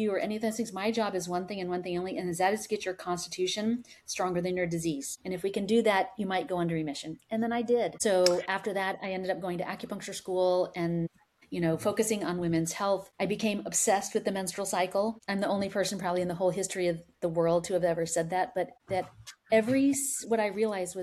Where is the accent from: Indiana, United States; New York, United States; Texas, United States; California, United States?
Texas, United States; Arlington; also born or lived in Dallas; So I grew up in Central Texas in Dallas and Arlington, and I was a competitive gymnast